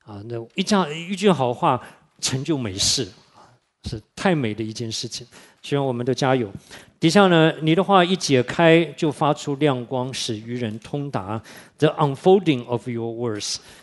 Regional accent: Tainan, Taiwan; 我们小的时候在台南啊

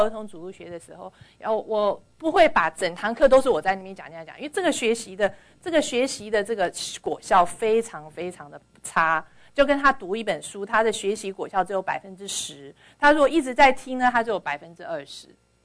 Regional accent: China; 我们中国人都非常的这个很喜欢他啊，

